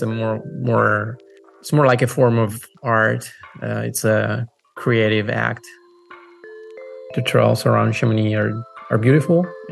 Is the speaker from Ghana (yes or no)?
no; Italy; I'm 31 years old. Yeah, I'm from Italy, but I feel like a citizen of the world. I'm a cosmopolitan.